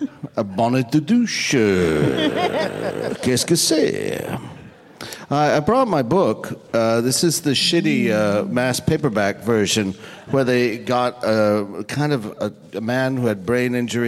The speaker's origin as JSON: {"language": "English", "country": "Canada", "said": "I'm from Canada."}